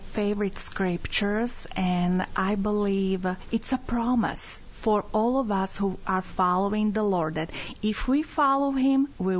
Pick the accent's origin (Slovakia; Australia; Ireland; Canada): Slovakia; English is a second language; now in United States; Well, I was born in Slovakia, and I was growing up in an environment where there was no mention about God.